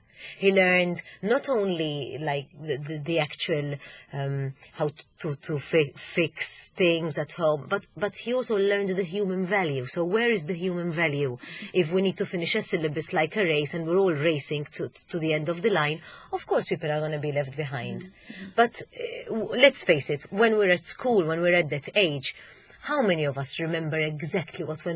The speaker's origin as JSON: {"language": "English", "country": "Malta", "first_language": "Maltese", "second_language": "English", "said": "I mean, when I was young, we did not speak English. I came from a Maltese family. So I spoke Maltese at home"}